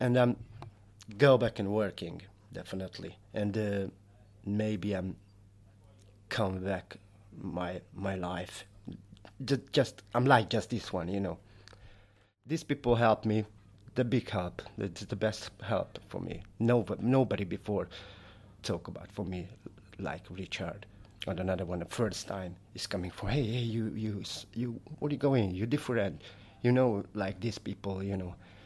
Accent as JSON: {"language": "English", "country": "Hungary", "second_language": "English", "moved": "yes", "lives_now": "United Kingdom", "said": "I'm come from Hungary in 2005, and first time coming in England"}